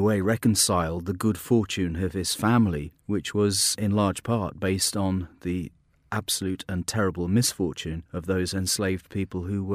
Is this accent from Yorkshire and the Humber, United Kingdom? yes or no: yes; Yorkshire and the Humber, United Kingdom; I'm originally from Yorkshire and occasionally the odd thing slips out. But mostly I speak in this sort of what you hear now, a sort of slightly neutral, I suppose, received pronunciation, you might call it.